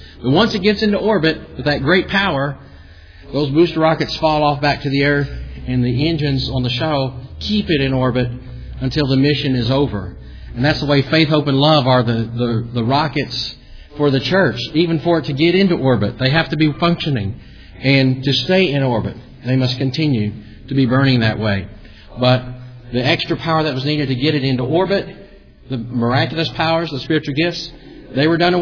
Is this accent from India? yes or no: no; United States; if I'm walking down the street and there's some Romanian that sees me and knows I'm from America, they say, oh, there's an American.